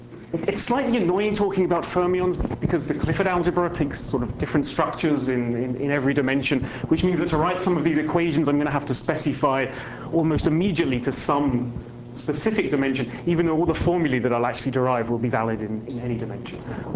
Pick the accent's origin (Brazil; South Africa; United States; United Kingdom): United Kingdom; Cambridge, East of England; I'm from Cambridge. I'm from Cambridge.